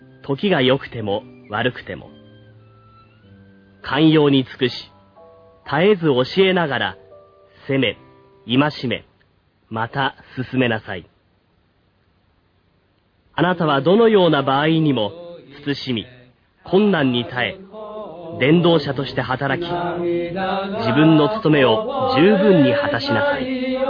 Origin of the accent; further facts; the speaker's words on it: Shimonoseki, Yamaguchi, Japan; ザビエルと同じく宣教師である私は、その彼が足跡を記した下関の出身です。